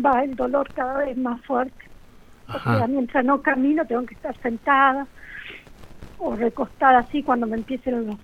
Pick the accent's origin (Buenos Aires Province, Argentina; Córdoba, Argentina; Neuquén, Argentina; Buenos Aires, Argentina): Neuquén, Argentina; Chos Malal; Sí. Nací criada acá en Chosmalal.